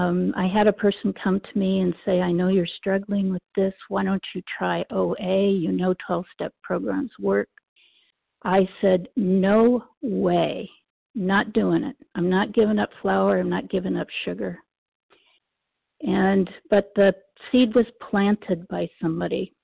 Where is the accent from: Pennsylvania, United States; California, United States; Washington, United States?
Washington, United States; I'm from Northern Washington State.